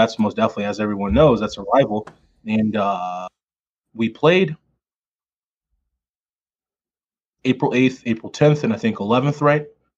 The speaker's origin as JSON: {"language": "English", "region": "Missouri", "country": "United States", "said": "We're from Missouri."}